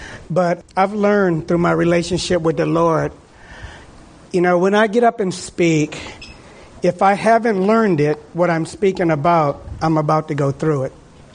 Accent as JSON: {"language": "English", "town": "Washington", "region": "District of Columbia", "country": "United States", "tie": "born or raised there", "said": "I was taught in the neighborhood that I grew up in Washington, D.C., was you're not supposed to let people know you."}